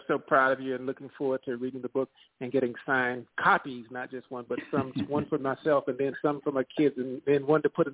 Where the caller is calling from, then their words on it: Gurley, Alabama, United States; I'm calling from Gurley, Alabama.